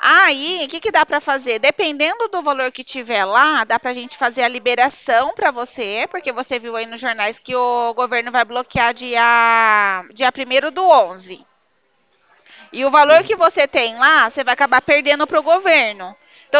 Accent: Araras, São Paulo, Brazil; Eu sou aqui de Araras.

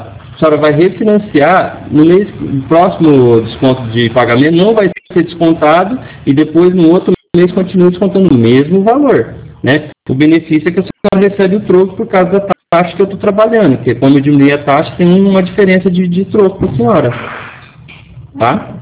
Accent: Cornélio Procópio, Paraná, Brazil; eu sou de Cornélio Procópio, Paraná.

